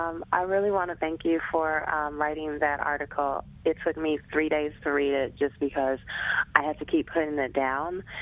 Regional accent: Grand Rapids, Michigan, United States; when I go back to my hometown of Grand Rapids, Michigan, when I visit my family home

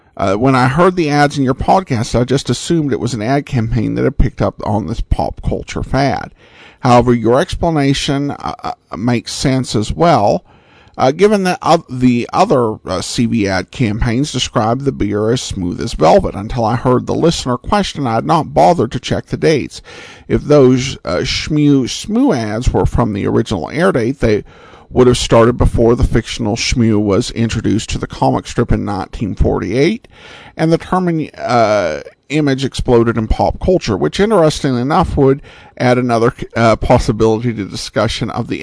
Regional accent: Indiana, United States; it was made for a while in my hometown and was very popular in Indiana and neighboring states back in the 40s and 50s.

